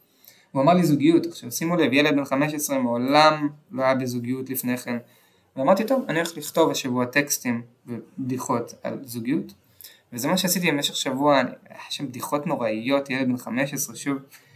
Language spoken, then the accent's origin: Hebrew; Tel Aviv, Tel Aviv District, Israel; כי בזכות זה שגדלתי בתל אביב, הייתה לי את היכולת להכיר את האנשים האלה בגיל המסוים הזה